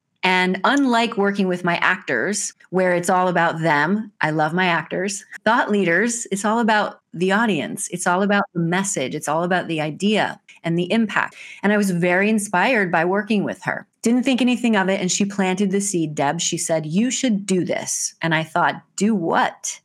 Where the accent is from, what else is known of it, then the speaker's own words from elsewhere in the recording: Arnold, Missouri, United States; I grew up in Arnold, Missouri on a small farm, and my grandmother had an eighth grade education, never learned to drive the car